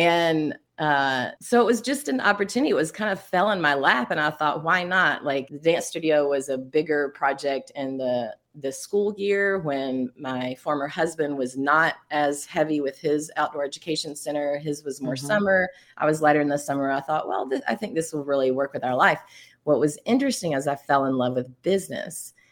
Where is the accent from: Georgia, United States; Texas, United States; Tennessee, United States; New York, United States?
Tennessee, United States; Cleveland; moved away as an adult; also born or lived in Boone, North Carolina; I grew up in Cleveland, Tennessee, and moved to Boone, North Carolina, where I stayed for 28 years of my adult life.